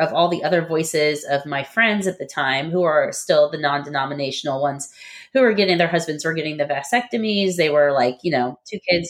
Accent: California, United States; for my first three children, we're from California

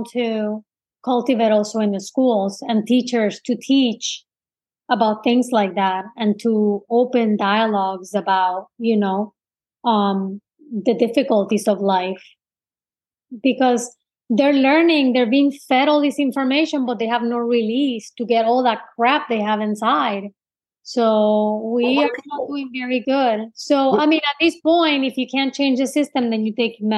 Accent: Puerto Rico; Being born and raised in Puerto Rico, I was Democrat.

